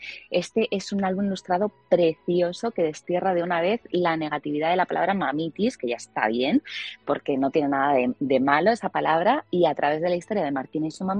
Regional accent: Madrid, Community of Madrid, Spain; yo es que no tengo pueblo, yo soy de Madrid, Madrid, es un rollo esto.

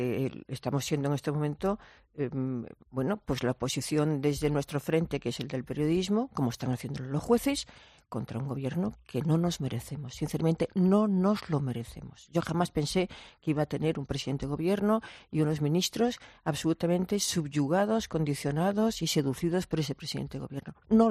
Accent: Galicia, Spain; soy gallega

